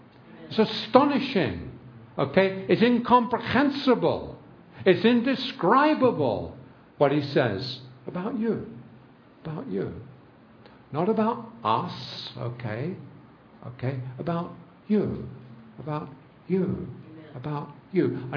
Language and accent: English; London, United Kingdom; I grew up on the London Underground. We didn't have a car. We lived in London, and I knew every inch of the subway system in London.